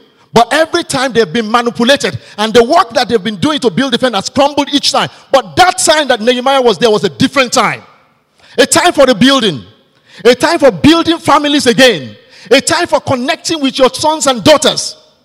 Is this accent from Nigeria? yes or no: yes; Ogun, Nigeria; You know, in my family home, they don't recognize me. We come from Ijebu.